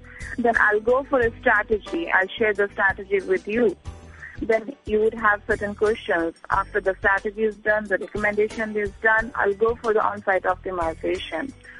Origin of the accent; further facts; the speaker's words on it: India; I'm from India.